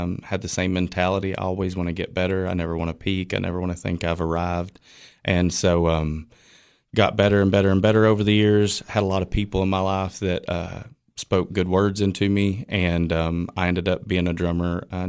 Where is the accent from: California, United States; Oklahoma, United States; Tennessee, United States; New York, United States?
Tennessee, United States; Monterey; Yes. Yes. We're from Monterey.